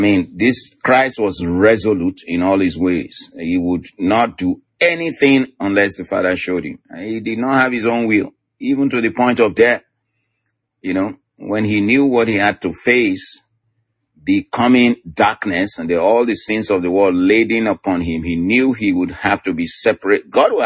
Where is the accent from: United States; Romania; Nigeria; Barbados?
Nigeria; moved away; I was coming from Nigeria years ago. I knew very little about all these sicknesses and diseases. And I came to this country, I started hearing all kinds of things.